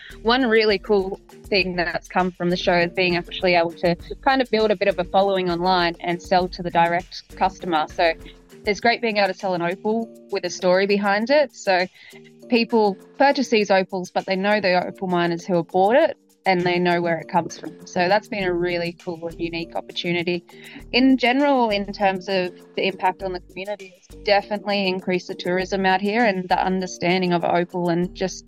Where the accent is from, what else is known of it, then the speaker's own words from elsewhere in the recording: Grawin, New South Wales, Australia; And I spent the first 12 years of my childhood growing up on the Groan opal fields, and you could only imagine it was a really, really fun childhood living completely off-grid in the middle of the bush.